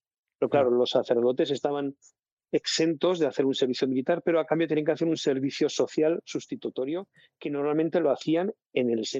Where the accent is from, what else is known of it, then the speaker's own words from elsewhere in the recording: Vitoria, Basque Country, Spain; Pues yo soy originario de Vitoria, soy natural de Vitoria